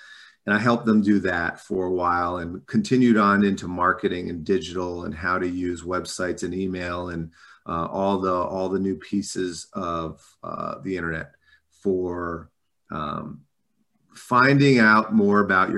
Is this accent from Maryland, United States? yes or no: yes; Maryland, United States; because I grew up in Maryland around the government with NIH